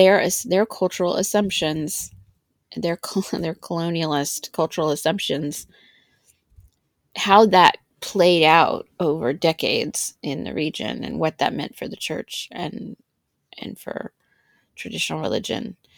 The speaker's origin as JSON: {"language": "English", "town": "Sakassou", "region": "Vallée du Bandama", "country": "Côte d’Ivoire", "tie": "born or raised there", "said": "in the region where I grew up in Sakasso."}